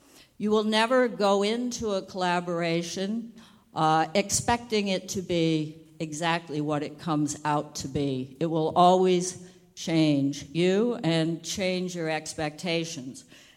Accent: Midwest, United States; I came from the Midwest.

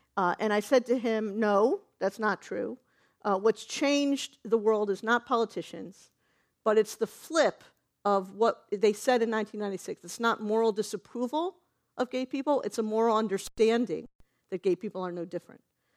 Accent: Cleveland, Ohio, United States; I remember as a kid growing up in Cleveland

